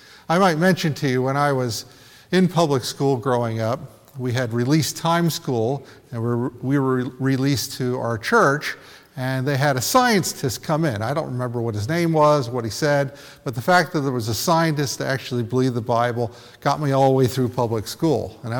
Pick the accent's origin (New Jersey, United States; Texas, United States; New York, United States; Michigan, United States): New Jersey, United States; so my father was an immigrant, came through Ellis Island. I grew up in New Jersey.